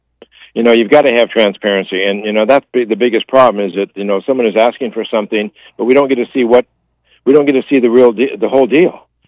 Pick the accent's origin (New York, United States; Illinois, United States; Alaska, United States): Alaska, United States; born there; that's not the Alaska that I was born into here in St. Joseph's Hospital.